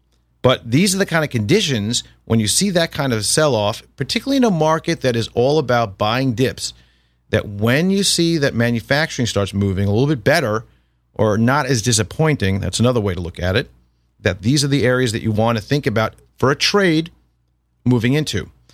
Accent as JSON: {"language": "English", "region": "New York", "country": "United States", "tie": "born or raised there", "moved": "yes", "lives_now": "Florida, United States", "said": "Especially being a transplant, being in Florida since 1987, but growing up in New York all that time."}